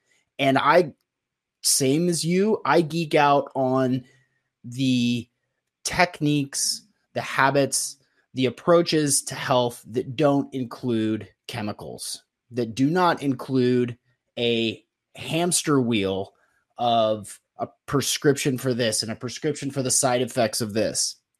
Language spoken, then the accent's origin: English; Seattle, Washington, United States; born and raised in Seattle